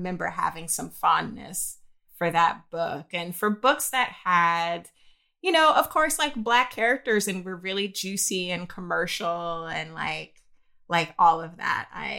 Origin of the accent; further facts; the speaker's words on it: Florida, United States; And it was meaningful because I'm from North Florida, as is Zora Neale Hurston, as is Janie, the character in the book.